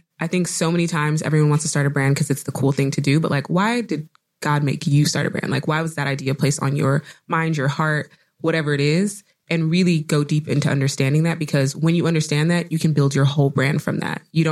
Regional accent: Nigeria; I'm Nigerian, so I'm very hairy.

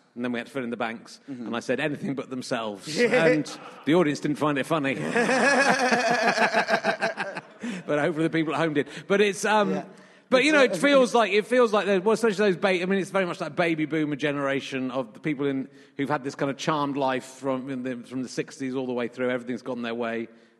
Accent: Yorkshire and the Humber, United Kingdom; born there; There isn't any. I was born in Yorkshire, so that's

